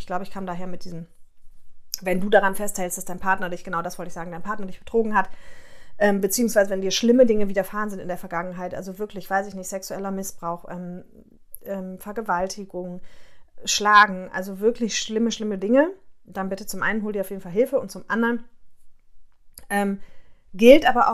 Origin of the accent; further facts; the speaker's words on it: Aachen, North Rhine-Westphalia, Germany; moved away; Und da habe ich meine Heimat losgelassen in Aachen.